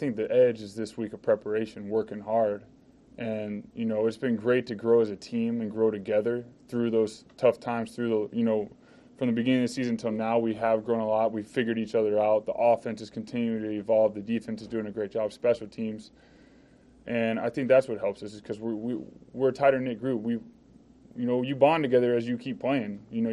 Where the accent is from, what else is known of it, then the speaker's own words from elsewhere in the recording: Austin, Texas, United States; also born or lived in Michigan / Arizona; now in Philadelphia, United States; I was born in Austin, Texas. I'm a Texas boy. Obviously, I've lived in different places, and every place I live, it shapes me. You know, I lived in Michigan for a year. I lived in Arizona for four.